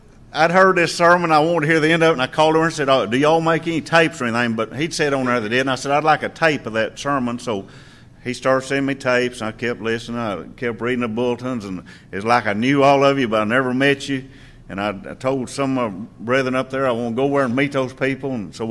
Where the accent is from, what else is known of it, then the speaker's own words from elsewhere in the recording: Oklahoma, United States; I'm from Oklahoma. And we worship with a church in Broken Bow, Oklahoma, which is right over in southeast Oklahoma.